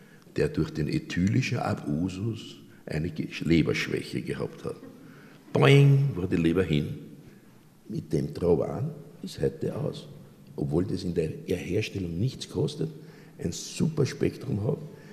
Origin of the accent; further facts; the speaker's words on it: Austria; Nicht wir als Österreicher